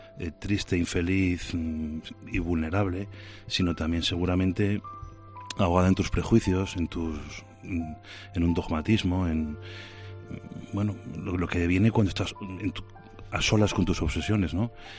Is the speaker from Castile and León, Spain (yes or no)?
yes; Valladolid, Castile and León, Spain; yo conozco a Pepe Jiménez Lozano como todo vallisoletano